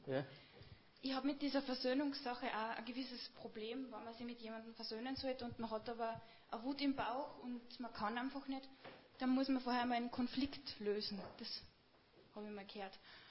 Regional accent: Austria; ich bin nicht von da, ich bin aus Österreich

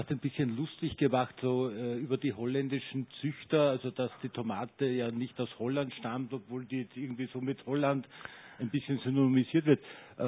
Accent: Upper Austria, Austria; Ich bin Oberösterreicher

